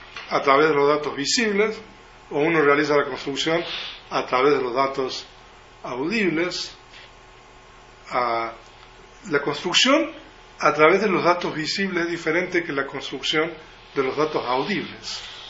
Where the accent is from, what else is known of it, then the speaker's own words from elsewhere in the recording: Argentina; born there; O sea, yo nací en Argentina